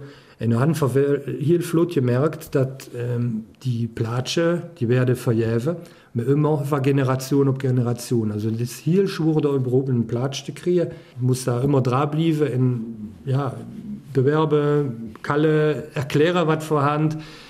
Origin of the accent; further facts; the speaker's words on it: Belgium; Das wird vor als Belgier.